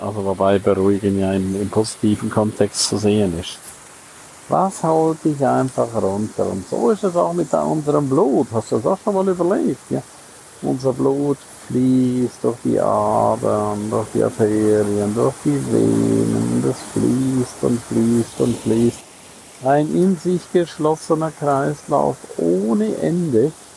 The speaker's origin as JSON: {"language": "German", "town": "St. Moritz", "region": "Graubünden", "country": "Switzerland", "tie": "born or raised there", "said": "auch in meiner Heimat in St. Moritz, immer wieder zu den Quellen zu wandern"}